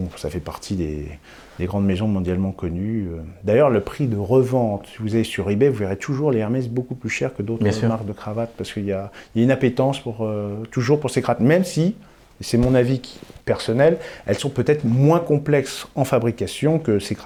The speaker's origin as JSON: {"language": "French", "country": "France", "said": "chez nous, en France."}